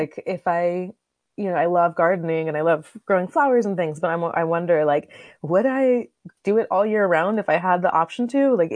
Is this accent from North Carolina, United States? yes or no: no; Florida, United States; I grew up in Florida, so I didn't really know much about snow or anything.